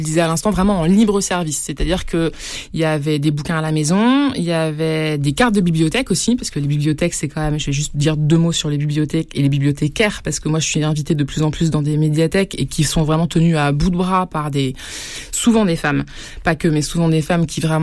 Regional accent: Paris, Île-de-France, France; born there; Je suis née à l'Hôtel Dieu

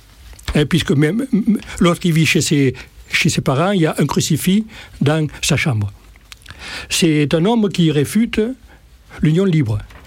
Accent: Occitanie, France; parce que je suis natif de l'Aude.

